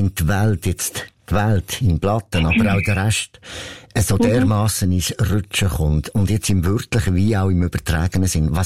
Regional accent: Switzerland; und natürlich auch bei uns in der Schweiz

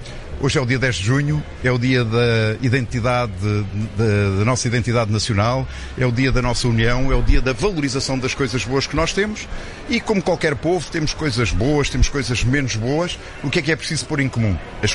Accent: Portugal; Parece-me ter sido um discurso de afirmação dos valores universais que nos caracterizam como portugueses

